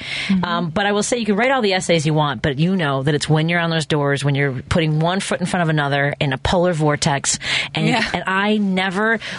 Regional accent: Chicago, Illinois, United States; Again, this goes back to, you know, growing up in Chicago. I went to a school on the Northwest side where they bus kids in from the South and West sides to Jefferson Park, Norwood Park

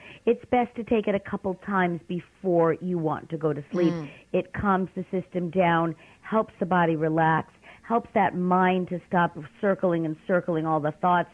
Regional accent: Brooklyn, New York, United States; excuse me, I'm from Brooklyn.

